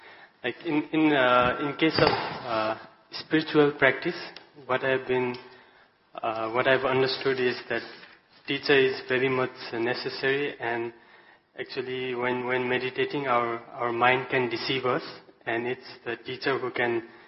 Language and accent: English; Nepal; I'm from Nepal.